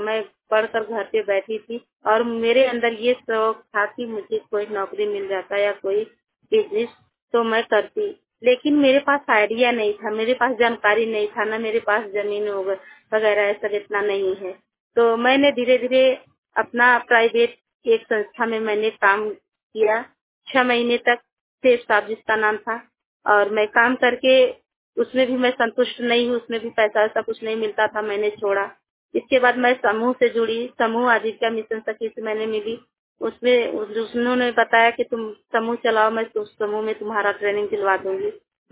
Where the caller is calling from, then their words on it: Narkua, Uttar Pradesh, India; मैं गांव नरकुआ से बोल रही हूँ। मेरा जिला भदोही है, ब्लॉक औराई है।